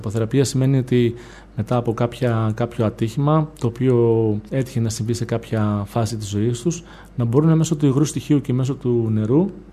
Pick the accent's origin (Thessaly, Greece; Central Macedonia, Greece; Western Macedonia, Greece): Western Macedonia, Greece; Grevena; η καταγωγή μου είναι από τα Γρεβενά, αν και λείπω πάρα πολύ καιρό από την πόλη των Γρεβενών λόγω επαγγελματικής ενασχόλησης μου